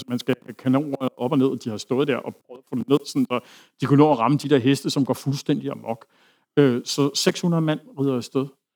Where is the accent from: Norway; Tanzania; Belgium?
Belgium; Brussels, Brussels-Capital Region; first language French; Danish is a second language; jeg er dele af mit liv vokset op i Bruxelles og taler fransk som mit modersmål.